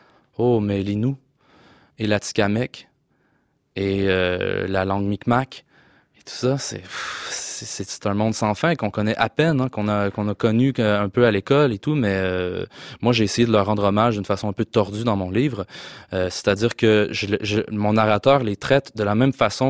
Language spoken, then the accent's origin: French; Quebec, Canada; moi-même, en tant que Québécois